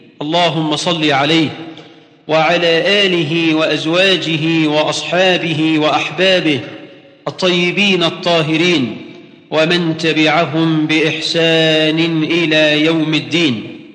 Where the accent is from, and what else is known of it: Egypt